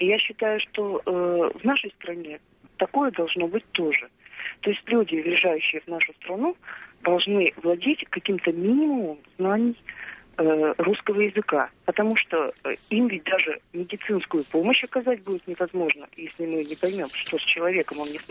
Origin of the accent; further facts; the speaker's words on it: Yekaterinburg, Sverdlovsk Oblast, Russia; я из Екатеринбурга.